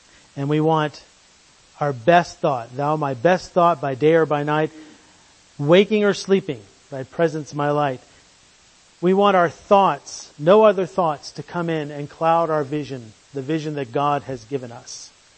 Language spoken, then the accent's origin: English; England, United Kingdom; Oh, Slaney, or I'm not Irish. I'm proud English, so I don't speak Irish.